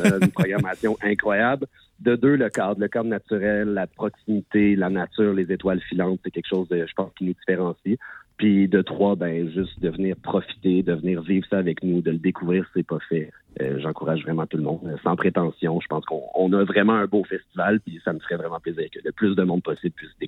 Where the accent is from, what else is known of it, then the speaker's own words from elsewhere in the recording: Lac-Mégantic, Quebec, Canada; pour faire rayonner ce qu'on a de plus beau chez nous à Mégantic